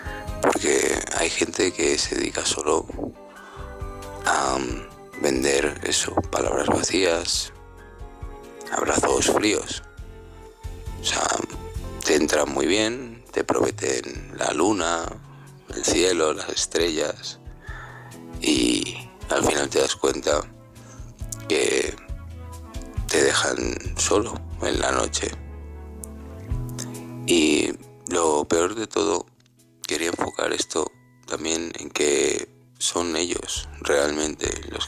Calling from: Alicante, Valencian Community, Spain; de Alicante.

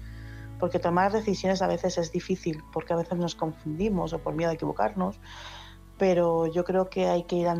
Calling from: Madrid, Community of Madrid, Spain; corresponsal de Madrid

